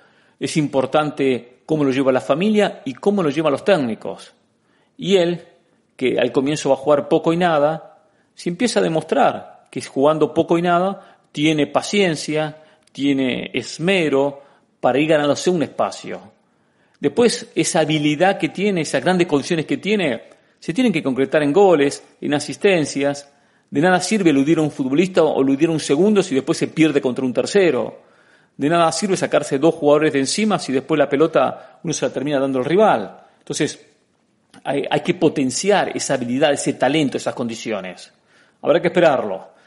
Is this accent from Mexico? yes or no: no; Argentina; No es que así somos los argentinos.